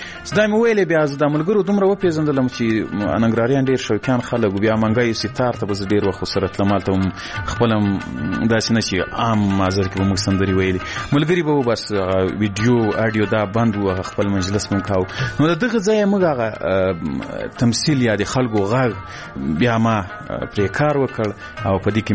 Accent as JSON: {"language": "Pashto", "region": "Ghazni", "country": "Afghanistan", "said": "ځکه زه له غزني څخه یو دوه درې کسان وو"}